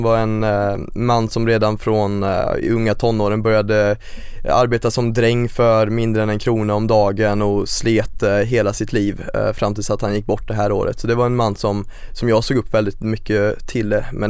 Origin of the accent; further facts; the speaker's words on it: Greby, Västra Götaland County, Sweden; Växte upp mitt ute ingenstans. Och det vore en överdrift att kalla det ett samhälle. Det var mer ett geografiskt område som råkade innefatta ett par hus, och det heter Greby. Ligger mellan Väring och Tidan